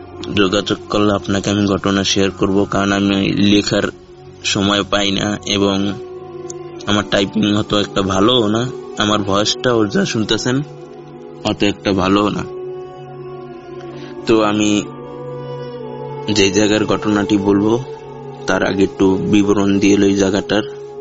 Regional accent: Barisal, Barisal Division, Bangladesh; now in Patgram, Bangladesh; আমি ছোটকাল থেকে আমার নানা বাড়িতেই বড় হয়েছি বরিশালে। আমার বাড়ি হয়েছে রংপুর বিভাগের লালমনিরহাট জেলার পাটগ্রাম উপজেলায়।

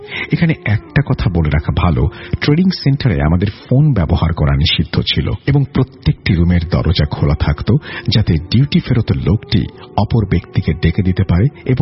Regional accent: Mahmudpur, Rajshahi Division, Bangladesh; আমার বাড়ি নাটোর জেলার গুরুদাস উপজেলার মাহমুদপুর গ্রামে।

